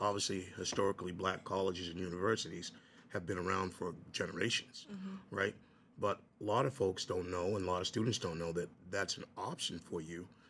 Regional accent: South Weymouth, Massachusetts, United States; I grew up in South Weymouth, so I had, you know, all teachers that weren't of color.

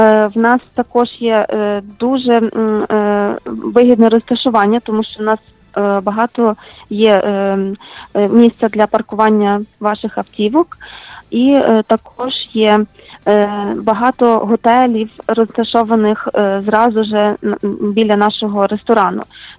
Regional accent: Lviv, Lviv Oblast, Ukraine; now in United States; Мій батько мав ресторан в Україні, ми зі Львова.

